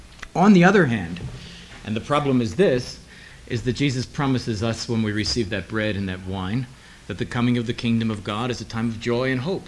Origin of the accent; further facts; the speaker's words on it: New York City, New York, United States; I'm from New York City.